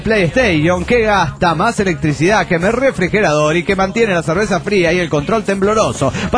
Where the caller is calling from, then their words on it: Rivera, Uruguay; de Rivero, Uruguay.